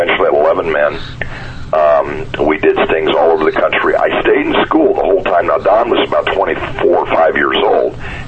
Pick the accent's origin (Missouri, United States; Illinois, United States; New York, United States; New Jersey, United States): Missouri, United States; Kansas City; I'm from Kansas City, and I went to Arizona State.